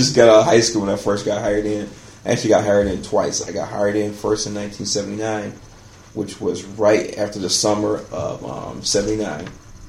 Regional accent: Lansing, Michigan, United States; I was born here in Lansing, Michigan.

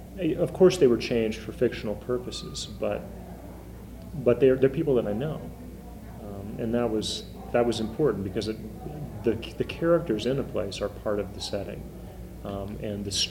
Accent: San Antonio, Texas, United States; But for me, growing up in the Anglo suburbs, it was completely possible to not be aware of the city's roots and the city's cultures.

